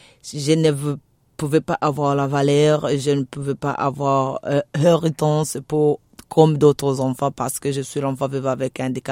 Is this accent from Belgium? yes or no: no; Bukavu, South Kivu, DR Congo; je suis originaire de Bukavu, précisément dans le territoire de Mwenga, le village de Tombwe. En RDC